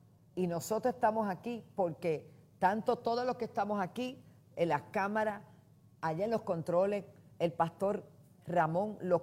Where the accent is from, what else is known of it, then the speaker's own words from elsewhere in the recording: Toa Alta, Puerto Rico; Mi Jerusalén es Puerto Rico, Toalta, de donde soy, donde establecí, oh Dios, el ministerio.